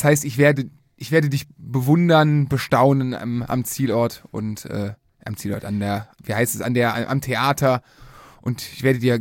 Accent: Cologne, North Rhine-Westphalia, Germany; Ich meine, wir kommen aus Köln, da macht man das ja, ne?

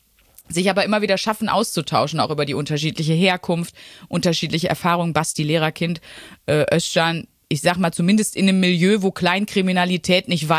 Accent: North Rhine-Westphalia, Germany; Also ich bin aus dem Ruhrgebiet.

